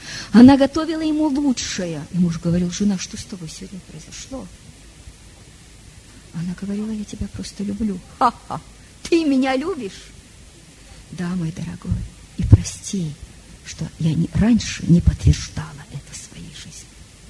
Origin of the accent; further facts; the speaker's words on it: Russia; Вы знаете, я тоже выросла в России. Я знаю отношение к женщинам.